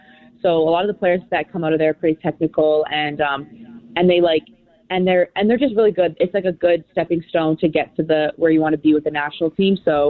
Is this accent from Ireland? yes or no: no; Vancouver, British Columbia, Canada; I'm from Vancouver